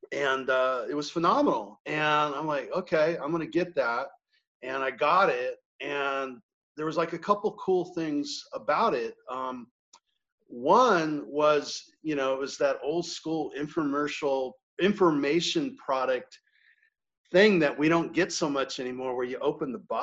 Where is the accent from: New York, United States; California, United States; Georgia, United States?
California, United States; Hawthorne; I grew up in Hawthorne, which is down the way from here, closer to LAX.